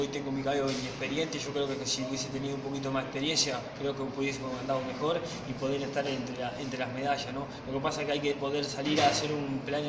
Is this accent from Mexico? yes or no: no; Uruguay; me ha llamado mucha gente de Uruguay, dándome el aliento, la fuerza, la garra, como todo charrúa, como dicen.